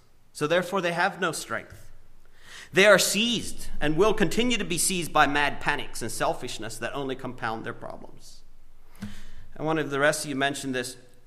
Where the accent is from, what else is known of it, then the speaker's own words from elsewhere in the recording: Paraguay; growing up in Paraguay where there were holdups and things as a young boy.